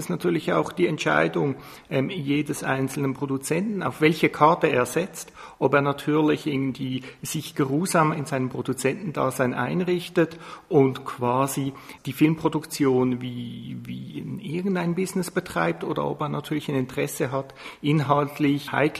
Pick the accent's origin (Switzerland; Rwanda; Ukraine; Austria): Switzerland; wie das zum Beispiel bei uns in der Schweiz doch in vielen Fällen stattfindet.